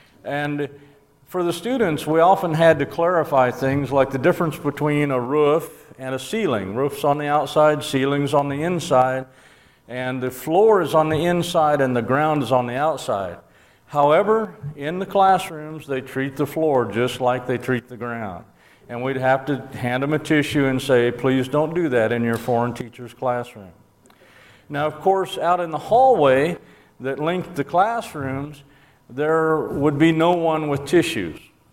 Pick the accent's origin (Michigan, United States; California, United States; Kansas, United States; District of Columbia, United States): Kansas, United States; In my home state of Kansas, the Kansas River is known as a navigable stream